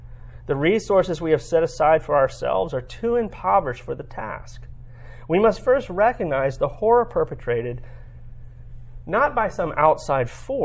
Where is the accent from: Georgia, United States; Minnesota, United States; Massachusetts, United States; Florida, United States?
Florida, United States; I'm from Florida. it's like Russia with alligators.